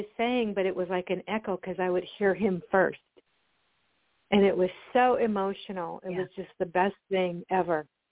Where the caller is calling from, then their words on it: Oregon, United States; I'm calling from Oregon.